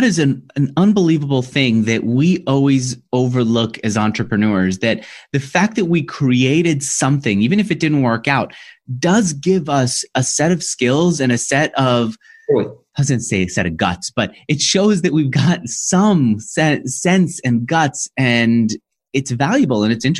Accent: New York, United States; now in San Francisco, United States; Now, I can no longer say that I'm a New Yorker, even though I live in California, in San Francisco.

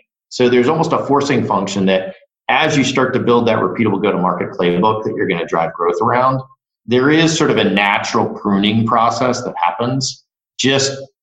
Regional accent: Midwest, United States; now in California, United States; I grew up in the Midwest.

